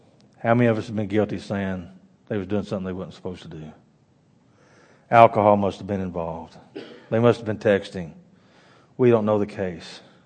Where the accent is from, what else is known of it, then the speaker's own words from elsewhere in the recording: Mississippi, United States; But growing up in Mississippi, the catfish ponds, they're always churning that water.